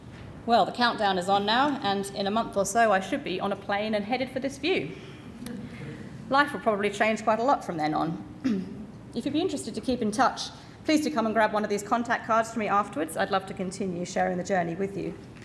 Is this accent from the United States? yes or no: no; United Kingdom; being British, I am by nature horribly awkward about public displays of emotion